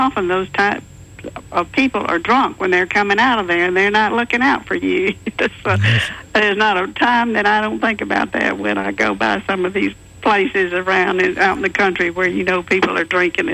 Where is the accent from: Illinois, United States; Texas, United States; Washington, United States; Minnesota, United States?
Texas, United States; Of course, I grew up in Texas, and my dad graduated from A&M in 1930